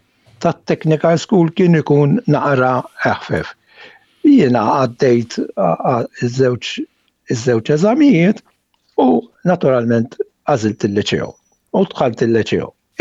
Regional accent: Sliema, Central Region, Malta; Qabel xejn jiena imwieled ta' Sliema.

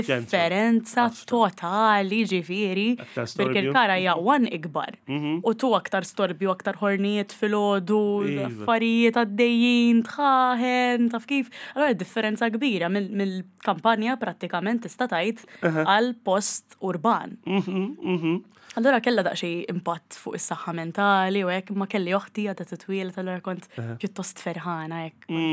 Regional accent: Dingli, Western Region, Malta; Minn Ħaddingli.

